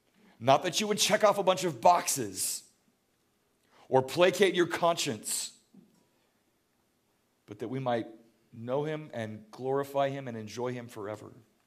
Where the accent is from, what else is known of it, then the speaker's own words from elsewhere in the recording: Houston, Texas, United States; If you go to my hometown of Houston, Texas, and you go to the University of St. Thomas, you'll see this is the chapel.